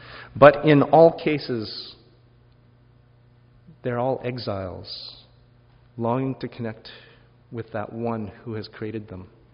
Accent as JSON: {"language": "English", "town": "Calgary", "region": "Alberta", "country": "Canada", "tie": "born or raised there", "said": "the Alliance Church that I grew up in Calgary"}